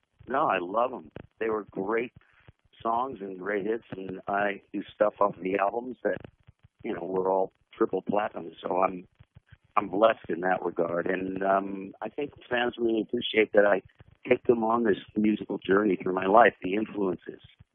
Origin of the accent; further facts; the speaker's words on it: West Orange, New Jersey, United States; also born or lived in Manhattan, United States; that I spent, from the time I was about 4 or 5, in New Jersey with my mom and my grandparents, because I was born in Manhattan and stayed there until I was, 4 or 5, and went to grammar school in West Orange.